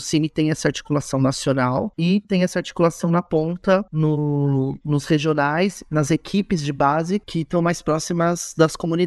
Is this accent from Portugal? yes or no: no; São Paulo, Brazil; Eu sou daqui da Zona Leste de São Paulo, conhecido como Região Belém